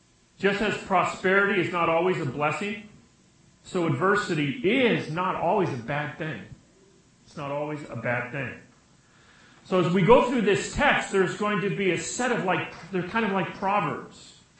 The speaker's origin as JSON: {"language": "English", "town": "Santa Barbara", "region": "California", "country": "United States", "tie": "born or raised there", "said": "I grew up in Santa Barbara. We have fiestas."}